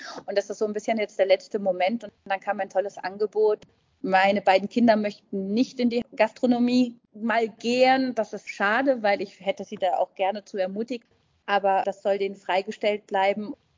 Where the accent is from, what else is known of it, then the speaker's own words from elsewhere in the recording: Frankfurt, Hesse, Germany; now in Switzerland; die zentral ist in Frankfurt, das ist ja meine Heimatstadt, lässt sich jetzt wunderbar verbinden. Ich wohne weiterhin in der Schweiz